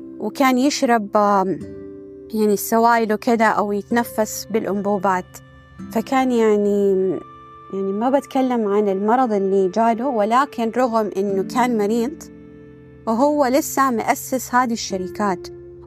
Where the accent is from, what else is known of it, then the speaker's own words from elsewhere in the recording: Saudi Arabia; يعني في شركة معروفة عندنا في السعودية